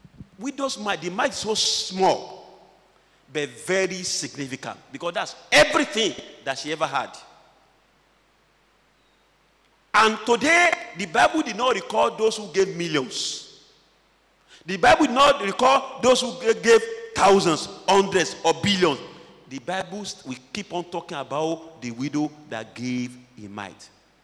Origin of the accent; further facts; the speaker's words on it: Ibadan, Oyo, Nigeria; I come from Ibadan land.